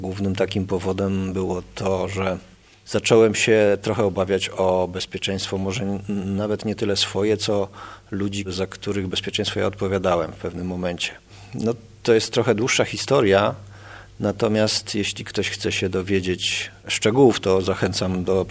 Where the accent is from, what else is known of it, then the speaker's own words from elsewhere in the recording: Świdnik, Lublin Voivodeship, Poland; urodziłem się i wychowywałem w takiej miejscowości, która się nazywa Świdnik.